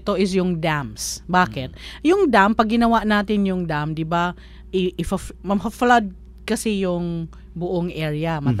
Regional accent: Visayas, Philippines; Tagalog is a second language; Ang galing ko mag-Tagalog, no? Parang hindi ako Bisaya .

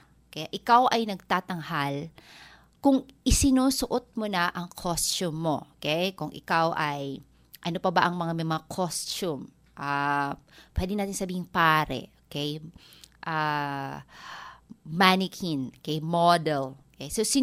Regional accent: Eastern Visayas, Philippines; Tagalog is a second language; dahil ako ay hindi Tagalog, ako ay isang waray. So, mas madali sa akin mag-Ingles kaysa managalog.

